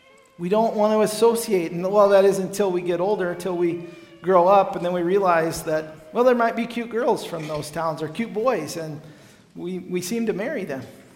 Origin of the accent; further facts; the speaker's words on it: Cherokee, United States; when I was a kid, growing up in Cherokee